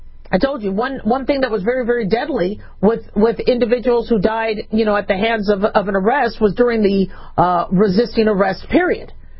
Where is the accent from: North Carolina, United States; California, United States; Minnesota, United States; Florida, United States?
California, United States; I'm from California. I had a lot of hopes. I think California is one of the most amazing states.